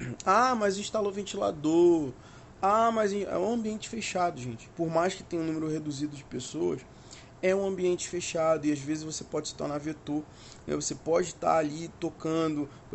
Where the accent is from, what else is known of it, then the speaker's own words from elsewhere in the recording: Rio de Janeiro, Brazil; Para quem não sabe, eu sou do RJ